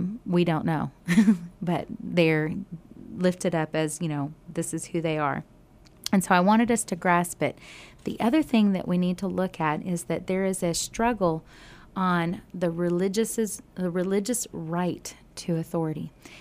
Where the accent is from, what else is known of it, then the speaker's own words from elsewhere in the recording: United States; I'm an American. And so anywhere you go in the world, a lot of times they will say, oh, an American.